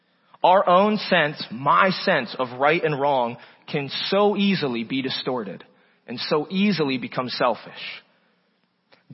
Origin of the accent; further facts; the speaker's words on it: Wooster, Ohio, United States; now in Fishers, United States; a culture in Fishers, Indiana, that is different than the pattern or culture I grew up in Worcester, Ohio.